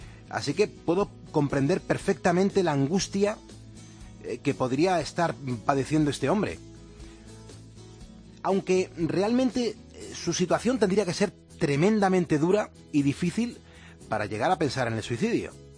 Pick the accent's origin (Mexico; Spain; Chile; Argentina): Spain; somos grandes, españoles, con orgullo